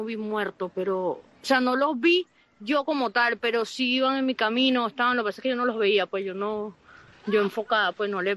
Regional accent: Venezuela; now in Mexico; salí en septiembre de Venezuela.

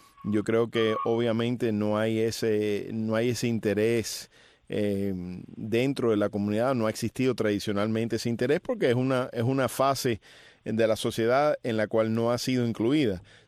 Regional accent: Cuba; now in United States; como cubano americano

